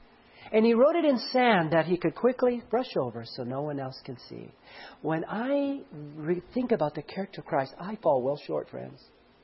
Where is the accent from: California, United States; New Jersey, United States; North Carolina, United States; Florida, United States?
California, United States; Los Angeles; I grew up in Los Angeles. There's a lot of the world there.